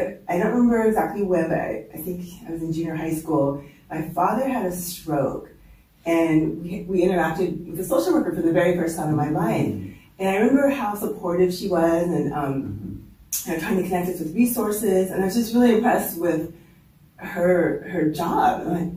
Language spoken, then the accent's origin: English; Monterey, California, United States; now in San Jose, United States; So yes, I am a native Californian and I'm very proud of that because there's not very many of us left. I was born in Monterey and I pretty much grew up on the Monterey Peninsula, Cedar Grove, until I left in 1980 for school.